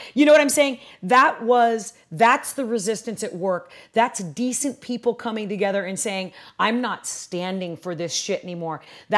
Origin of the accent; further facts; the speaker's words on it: United States; I love being an American. I love what this country stands for. I love that I come from immigrants on both sides.